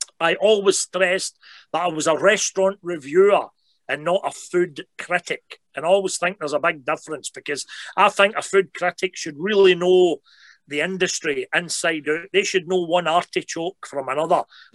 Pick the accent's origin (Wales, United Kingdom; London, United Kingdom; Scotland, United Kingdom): Scotland, United Kingdom; growing up in Scotland as well